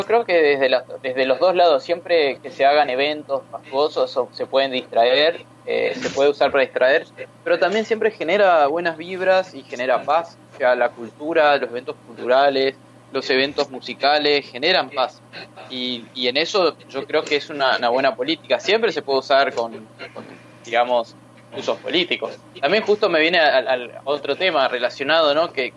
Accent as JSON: {"language": "Spanish", "region": "Corrientes", "country": "Argentina", "said": "Bueno, yo vengo de una provincia muy carnavalera que es Corrientes, recuerden que soy correntino."}